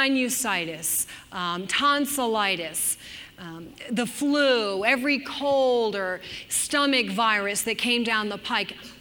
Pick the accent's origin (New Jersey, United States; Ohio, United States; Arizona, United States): New Jersey, United States; I grew up in a very industrial region of the country. I grew up in New Jersey, and so you've got New York City, Philadelphia, and Baltimore all surrounding us.